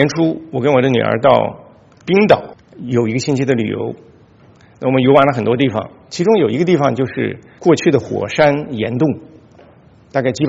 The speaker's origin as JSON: {"language": "Chinese", "region": "Inner Mongolia", "country": "China", "tie": "born or raised there", "said": "我小的时候在内蒙古长大"}